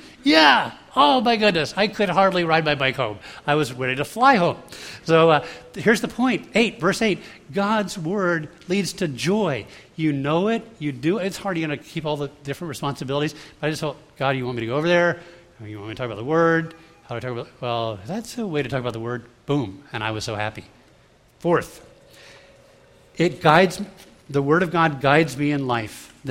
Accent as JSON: {"language": "English", "country": "United States", "said": "sir, excuse me, I'm a pastor from the United States, and my son and I are just traveling"}